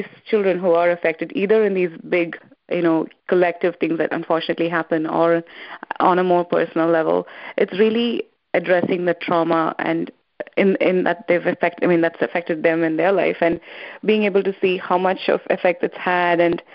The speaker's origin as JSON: {"language": "English", "country": "India", "tie": "born or raised there", "moved": "as an adult", "said": "Growing up in India and coming to work here, study and work here, it's just, it's two very different worlds."}